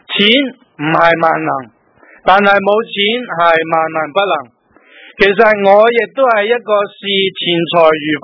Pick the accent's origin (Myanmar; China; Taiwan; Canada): China; 我们中国人开门七件事，柴米油盐酱醋茶